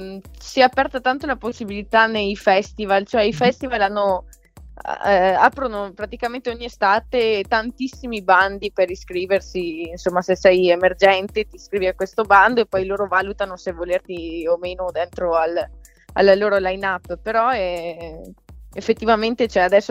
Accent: Veneto, Italy; Certo, io sono veneta, poi.

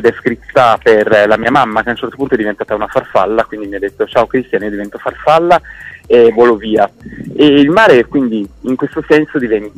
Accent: Sanremo, Liguria, Italy; io poi sono di Sanremo, sono due passi anche da Ventimiglia

